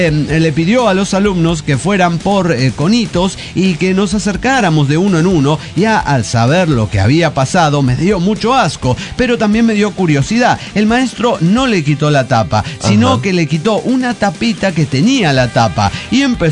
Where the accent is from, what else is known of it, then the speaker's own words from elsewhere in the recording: Monterrey, Nuevo León, Mexico; now in Veracruz, Mexico; Lo que pasa es que soy de Monterrey, pero tengo un nuevo 9 años viviendo en Veracruz.